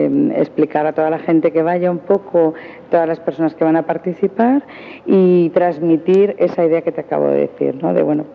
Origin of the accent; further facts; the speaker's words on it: Spain; somos españoles de hoy